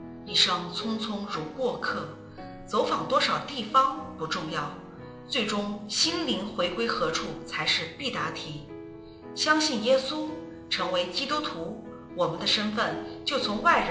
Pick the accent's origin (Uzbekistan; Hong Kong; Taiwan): Hong Kong; born there; moved away; 我是在香港出生的客家人，大半生以做客移民身份于异邦念书工作，建立家园。每当听到乡音，精神必为之一振